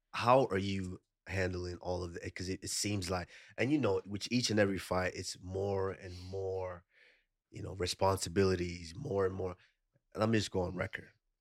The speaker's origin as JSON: {"language": "English", "country": "Nigeria"}